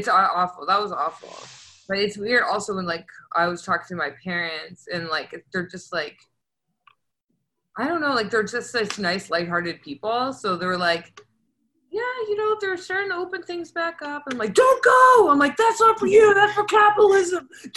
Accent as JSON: {"language": "English", "country": "Canada", "lives_now": "Brooklyn, United States", "said": "No, I'm in Brooklyn right now. I'm from Canada."}